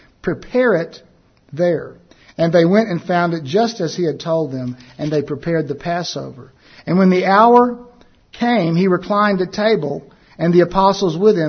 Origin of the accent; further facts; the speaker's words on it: Texas, United States; I am also an American citizen, a native Texan.